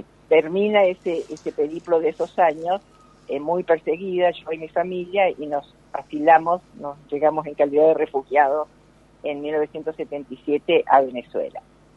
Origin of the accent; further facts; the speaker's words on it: Pilar, Santa Fe, Argentina; Nací en Pilar, provincia de Santa Fe, soy santafesina.